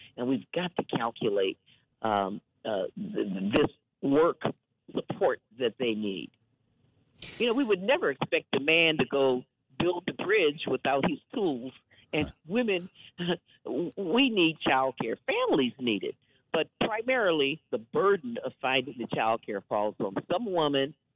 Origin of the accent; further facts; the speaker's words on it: Wisconsin, United States; You know, I hail from Wisconsin, and of course, I grew up in a culture of clean air and clean water